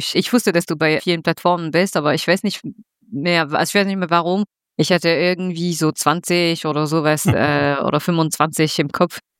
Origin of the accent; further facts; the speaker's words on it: France; Also ich bin Französin, wie ihr schon erwähnt habt.